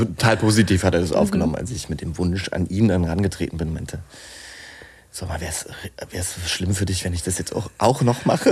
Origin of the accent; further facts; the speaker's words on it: Saarbrücken, Saarland, Germany; ich war auf der Waldorfschule in Saarbrücken, da wo ich herkomme.